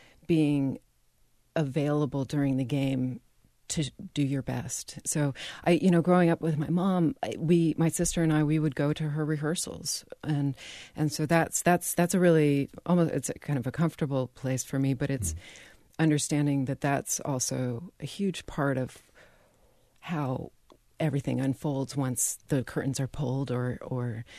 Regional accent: Santa Fe, New Mexico, United States; growing up in Santa Fe, there wasn't much of an emphasis. It's not a very big sports town.

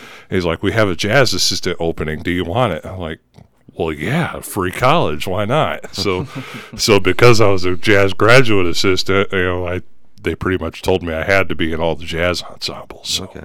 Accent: Tampa, Florida, United States; I'm from Tampa, Florida originally.

